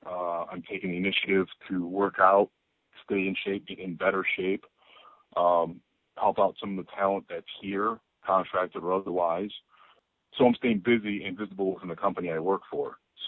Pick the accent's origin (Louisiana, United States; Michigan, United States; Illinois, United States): Illinois, United States; Chicago; get my ass to Chicago, back to Chicago, which is my hometown